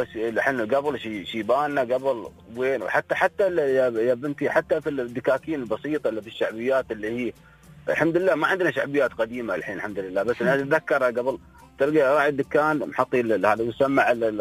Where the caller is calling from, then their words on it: Ras Al Khaimah, United Arab Emirates; نعم من راس خيمه.